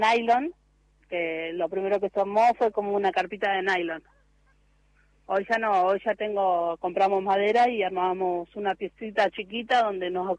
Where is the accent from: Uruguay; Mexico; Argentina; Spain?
Argentina; Guernica, Buenos Aires Province; Sí, soy de acá de Guernica, soy.